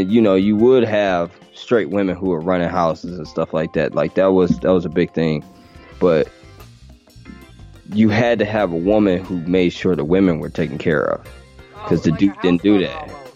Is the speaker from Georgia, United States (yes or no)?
no; Cleveland, Ohio, United States; Because, you know, I'm from Cleveland, Ohio, man.